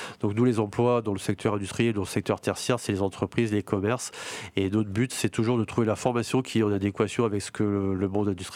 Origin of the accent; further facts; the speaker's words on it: Brittany, France; moved away; Moi, alors déjà, je suis pas d'ici, je suis de la Bretagne, donc c'est assez loin, et donc j'ai pas fait mes études ici.